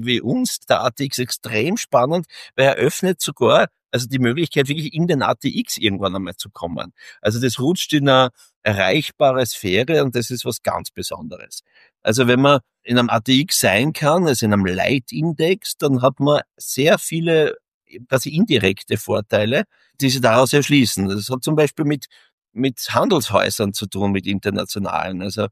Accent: Austria; born there; indem wir als gebürtiger Österreicher

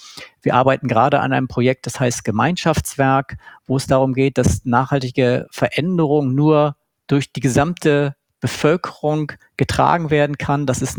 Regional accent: Northern Germany, Germany; Was man als Norddeutscher so macht, wenn man das Meer vor der Haustür hat.

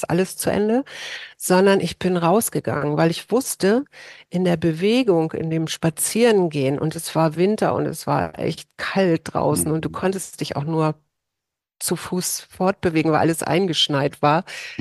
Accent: Hamburg, Germany; ich bin in Hamburg groß geworden und da gibt es den Sachsenwald und wir waren jedes Wochenende im Wald.

